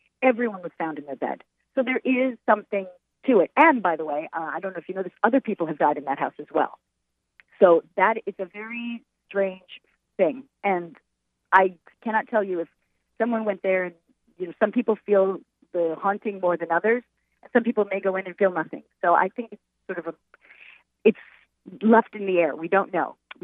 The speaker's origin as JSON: {"language": "English", "town": "Long Island", "region": "New York", "country": "United States", "tie": "born or raised there", "said": "I think what gives me an advantage was growing up in Long Island and understanding the people and understanding and being surrounded by people from Long Island."}